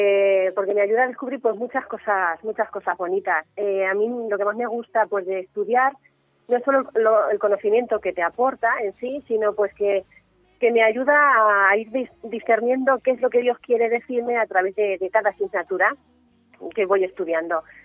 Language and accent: Spanish; Tomelloso, Castilla-La Mancha, Spain; soy de Tomelloso, un pueblo pues muy señalado, pero muy, muy, muy bonito